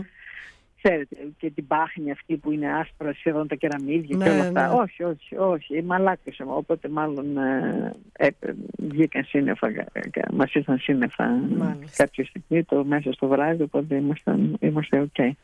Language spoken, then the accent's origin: Greek; Palamas, Thessaly, Greece; Εγώ είμαι από τον Πλημμυρό, έτσι τον καλούμε ακόμα, το Πλημμυρόπληκτο Παλαμά.